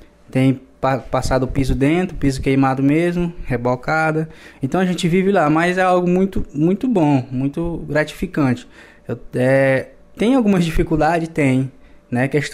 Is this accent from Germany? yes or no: no; Maranhão, Brazil; na verdade eu sou do Maranhão, né? Eu moro num povoado da cidade de Fernando Falcão, se chama Sítio dos Arruda, o povoado que eu moro. E lá é um povoado simples, na verdade, né? Um povoado bem simples mesmo.